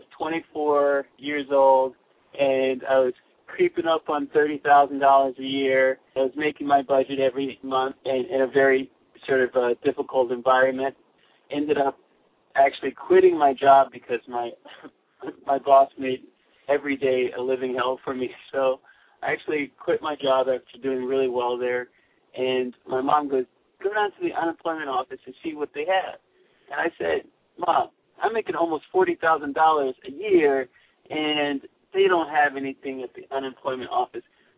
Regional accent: Maryland, United States; also born or lived in Washington, D.C., United States; I was born in Washington, D.C., Chocolate City. I was raised in Maryland

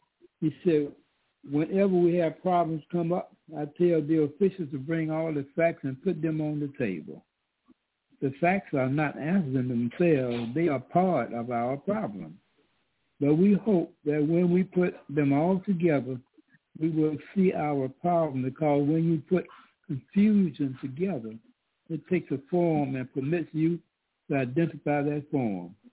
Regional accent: Mount Vernon, New York, United States; I'm calling on asking a roll call, and I'm from Mount Vernon, New York.

